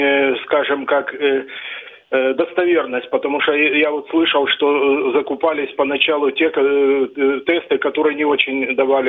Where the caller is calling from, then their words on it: Dnipro, Dnipropetrovsk Oblast, Ukraine; Місто Дніпро